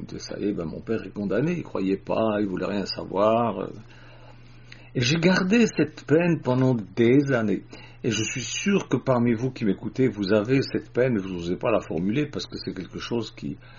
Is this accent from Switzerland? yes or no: yes; Switzerland; J'avais 18 ans et je me rappelle toujours, c'était chez moi en Suisse, à Chèvre, dans notre villa.